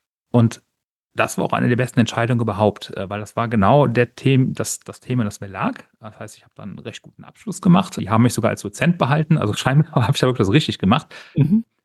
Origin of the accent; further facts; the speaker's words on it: Düren, North Rhine-Westphalia, Germany; ich hätte hier in Düren, wo ich herkomme, eine tolle Kanzlei kaufen können.